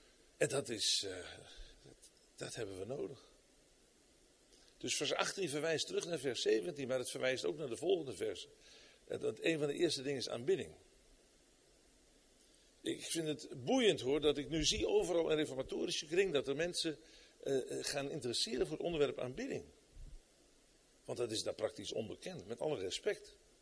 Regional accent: Netherlands; En dan kun je natuurlijk in vergissen, want dan gaan wij als Hollanders zeggen

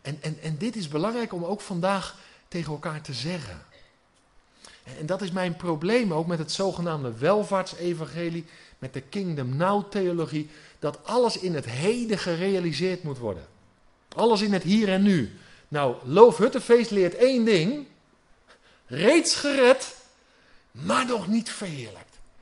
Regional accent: South Holland, Netherlands; en ik kom uit de regio van Den Haag

